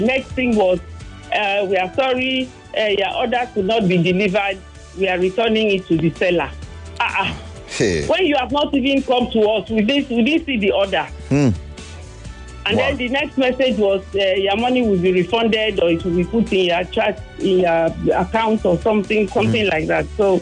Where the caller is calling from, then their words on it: Aja, Lagos, Nigeria; I'm calling from Aja.